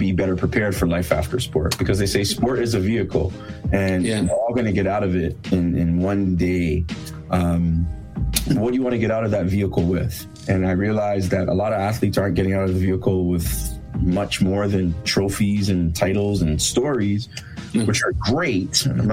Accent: Montreal, Quebec, Canada; born there; Part of my story actually starts in Montreal. I was born in Montreal.

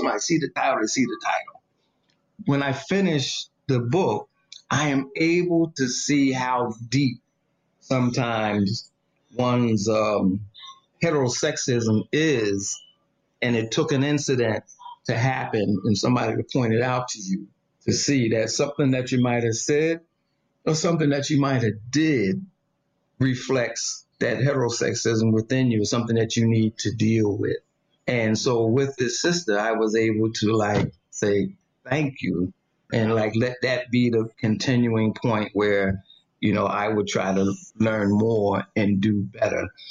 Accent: New York, United States; So I take the subway. I'm a New Yorker. So, you know, I'm in New York. I take subway everywhere.

